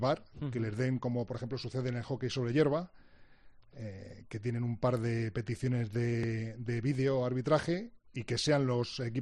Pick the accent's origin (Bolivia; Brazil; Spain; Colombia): Spain; Madrid, Community of Madrid; Yo soy de Madrid, pero estuve trabajando en Málaga 3 años, los 3 años primeros de mi profesión, cuando me fui a trabajar allí en el año 89